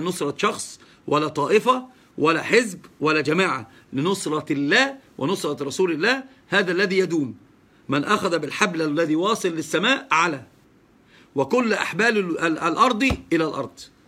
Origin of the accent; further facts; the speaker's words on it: Egypt; أنا من مصر يا أستاذ.